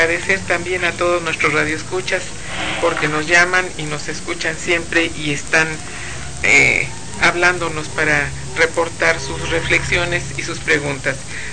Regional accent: Mexico; como mexicanos debiéramos sensibilizarnos

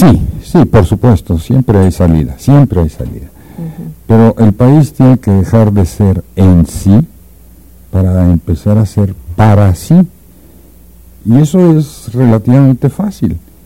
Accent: Mexico

